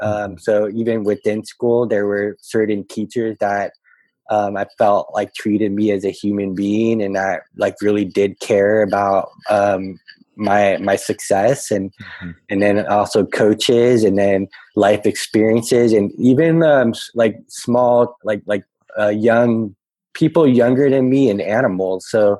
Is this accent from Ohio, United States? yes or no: no; San Francisco, California, United States; So I was formulating all these different domains growing up in San Francisco.